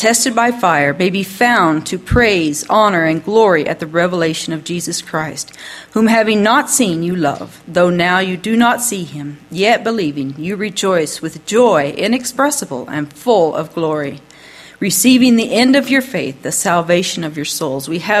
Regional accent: Kansas, United States; And I'm from Kansas, so I've seen a lot of fields

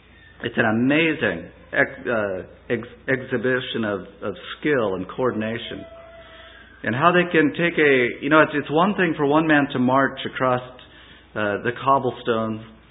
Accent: Oregon, United States; I was raised here in Oregon, and from little on, my mother, she loved the coast.

